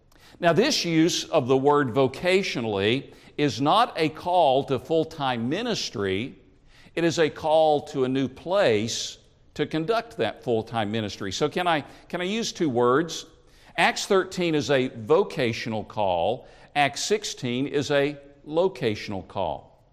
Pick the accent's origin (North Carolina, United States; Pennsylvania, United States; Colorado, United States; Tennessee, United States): Tennessee, United States; born there; You know, I was born in East Tennessee.